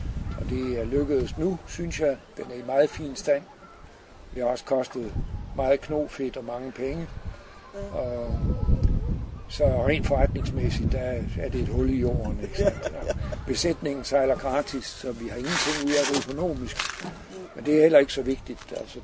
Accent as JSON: {"language": "Danish", "town": "Aarhus", "region": "Central Denmark Region", "country": "Denmark", "tie": "born or raised there", "lives_now": "Samsø, Denmark", "said": "Og det startede med, at jeg er gammel Aarhus-dreng. Og voksede op på fiskerihavnen og fik min første båd som 14-årig."}